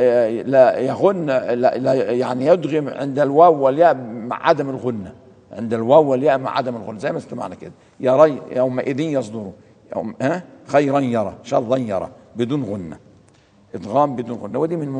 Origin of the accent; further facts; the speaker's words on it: Egypt; يمكن نلمسها في لغتنا الدرجة عندنا في مصر وغيرها.